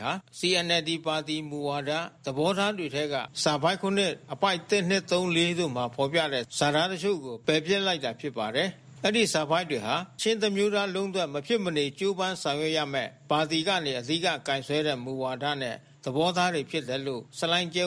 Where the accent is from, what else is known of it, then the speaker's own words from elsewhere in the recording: Rakhine State, Myanmar; ကျွန်တော်တို့ရခိုင်လူမျိုးတွေကိုတတ်လာတာအခုမှမဟုတ်ဘူး